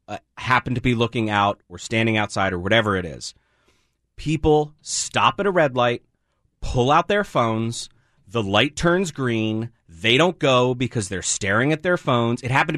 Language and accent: English; Northeast, United States; now in Seattle, United States; I was born and raised on the East Coast. And next month, by the way, will be 21 years in Seattle, which I'm very happy about. But I learned to drive in New Jersey.